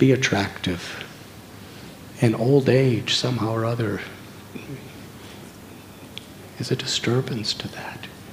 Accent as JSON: {"language": "English", "country": "United States", "said": "I'm from the United States, and when I went to school, I don't know how things are taught these days, I went to school in the 50s and 60s."}